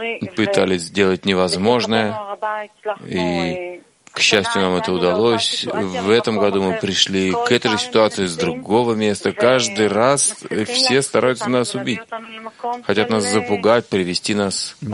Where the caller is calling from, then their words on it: Tel Aviv, Tel Aviv District, Israel; Я из Тель-Авива.